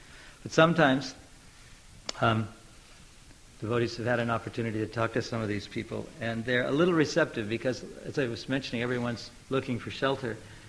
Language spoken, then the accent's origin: English; Oregon, United States; When I was young, I grew up in Oregon, all the liquor was dispensed in the state-owned liquor stores.